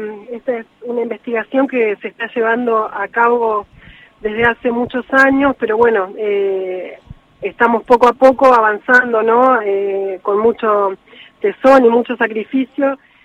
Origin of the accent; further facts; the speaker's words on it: Entre Ríos, Argentina; soy oriunda de Entre Ríos, volví a mi provincia luego de haber sido designada fiscal federal en el año 2018